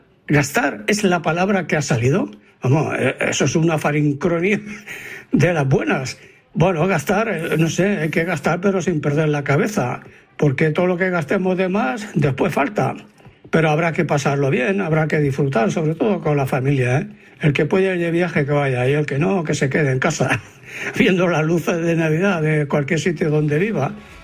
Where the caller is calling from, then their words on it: Barcelona, Catalonia, Spain; de Barcelona.